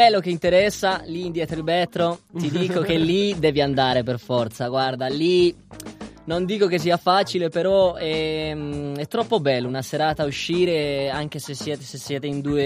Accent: Bogotá, Colombia; poi vengo da Bogotà, proprio la capitale, che è una città da 10 milioni di abitanti

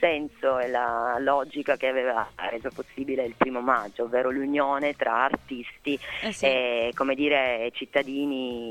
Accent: Taranto, Apulia, Italy; now in Turin, Italy; visto che io sono di Taranto e che oramai il 1 maggio di Taranto, che aveva diciamo preso una bellissima piega, quest'anno si è bruscamente interrotto

